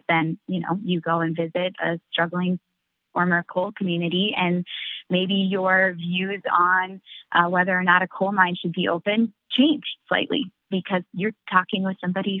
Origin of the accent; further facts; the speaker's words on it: Minnesota, United States; I'm from Northern Minnesota. I know a little bit about that.